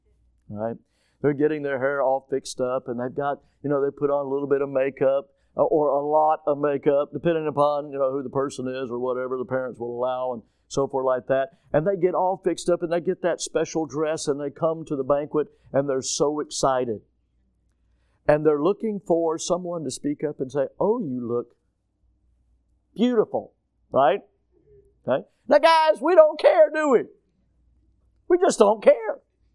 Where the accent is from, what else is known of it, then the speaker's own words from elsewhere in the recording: Florida, United States; I'm from Florida. We have fish. I love fish. I'm from Florida.